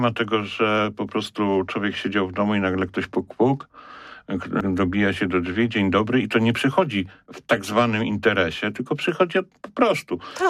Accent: Poznań, Greater Poland Voivodeship, Poland; also born or lived in Zamość; ja jestem z poznaniakiem, wielkopolaninem, ale z racji pracy mojego taty mieszkaliśmy w Zamościu.

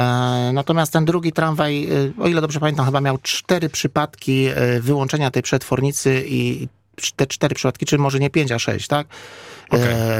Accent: Poznań, Greater Poland Voivodeship, Poland; ja jako poznaniak nie zgodzę się z tą powszechnie panującą opinią, że komunikacja w Poznaniu jest najdroższa w Polsce.

